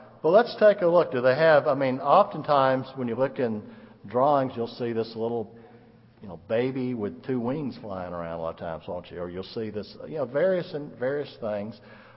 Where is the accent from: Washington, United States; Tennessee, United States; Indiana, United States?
Tennessee, United States; Nashville; I can remember I grew up in around Nashville, and I could look up in the sky at night.